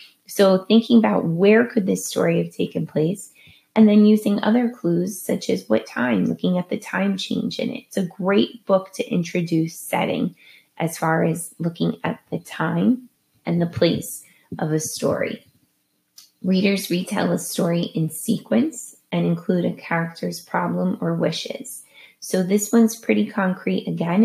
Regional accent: New Jersey, United States; accent: Jersey accent; Maybe you live somewhere where I live, hence my Jersey accent, where raccoons love to come out at night.

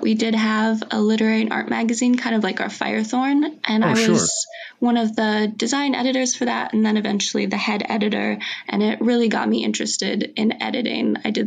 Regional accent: Rosemount, Minnesota, United States; also born or lived in Apple Valley / Eagan / St. Paul; I grew up for about 8 years in Rosemount, bounced around between Apple Valley, Eagan, back to Apple Valley, ended up in St. Paul

